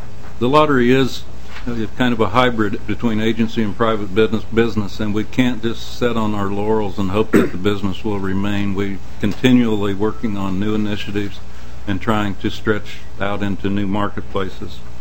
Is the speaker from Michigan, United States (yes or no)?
no; Kansas, United States; I was raised in Kansas, went to law school there, was a prosecutor for many years